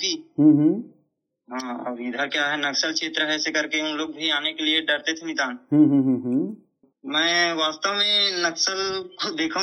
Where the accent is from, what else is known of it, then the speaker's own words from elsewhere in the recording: Thakur Bandha, Chhattisgarh, India; वैसे तो मेरा गांव ठाकुर बांधा है और पोस्ट मुड़पार है, तहसील अम्बगढ़ चौकी है और जिला मोहला मानपुर है।